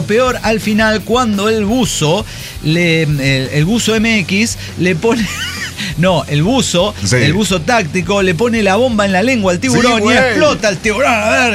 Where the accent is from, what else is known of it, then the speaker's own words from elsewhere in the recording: Florida, Uruguay; mucha paz en Florida